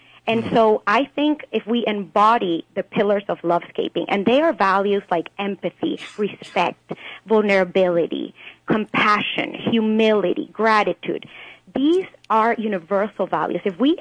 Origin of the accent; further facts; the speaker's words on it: Venezuela; moved away; I'm originally from Venezuela, but I left a long time ago, and I've been living in many different parts of the world